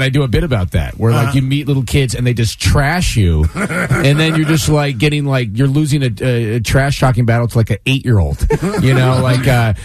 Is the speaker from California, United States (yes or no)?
yes; Boonville, California, United States; now in Los Angeles, United States; Boonville, California is the town. Boonville.